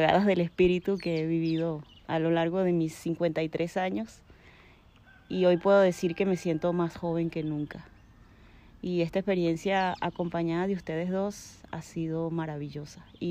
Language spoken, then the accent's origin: Spanish; Venezuela; tengo la cuarta parte de mi vida en este país, soy venezolana